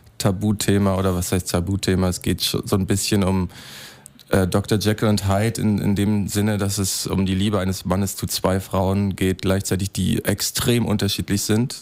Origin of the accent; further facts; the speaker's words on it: Berlin, Germany; Ich bin im Kollwitzplatz groß geworden